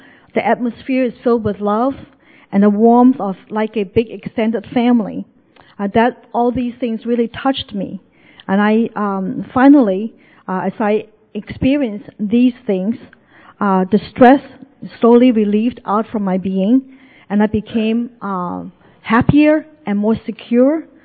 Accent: China; English is a second language; moved away; Personally, I came from China this past November in the year 2012.

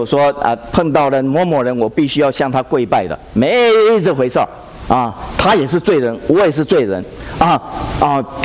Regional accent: Taiwan; 从前我回台湾，哦，我从台湾来的。

